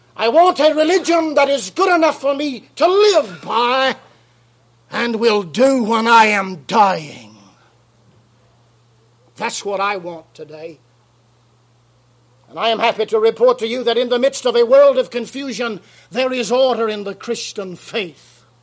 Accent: United States; born there; I make no apologies for the fact that I am an American by birth.

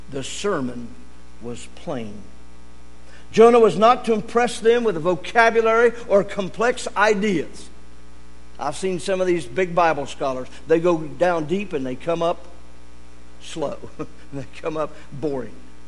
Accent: Vandalia, United States; I came back and I taught, and I was a principal in my hometown. I was a townie boy.

